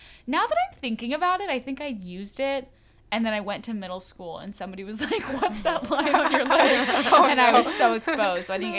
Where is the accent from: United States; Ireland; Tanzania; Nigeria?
Ireland; I'm Irish, and think I've just kind of accepted my paleness.